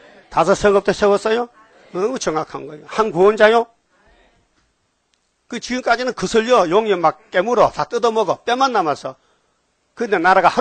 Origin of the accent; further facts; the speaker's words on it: Gyeongsang, South Korea; accent: Gyeongsang dialect; 내가 경상도 사나이인데 경상도 사투리 막 하잖아요.